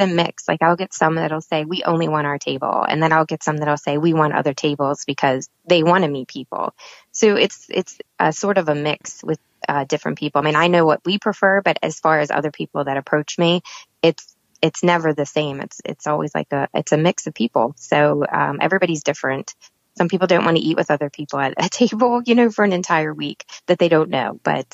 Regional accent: Maryland, United States; I'm from Maryland, so I would never order shrimp outside of Maryland

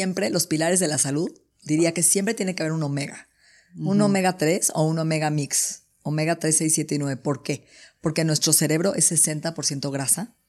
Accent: Mexico; y no porque soy mexicana, lo digo

